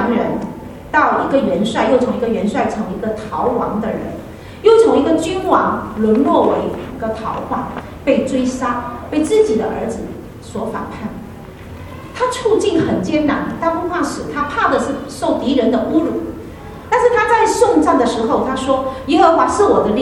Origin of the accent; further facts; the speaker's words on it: Zhangzhou, Fujian, China; born there; 我是在出生在福建的漳州哈，漳州这个城市